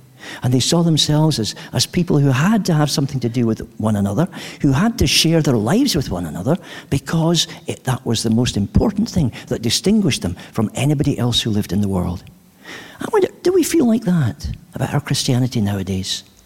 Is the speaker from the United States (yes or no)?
no; Scotland, United Kingdom; you start from 10p, which I tell you as a Scotsman is an absolute bargain.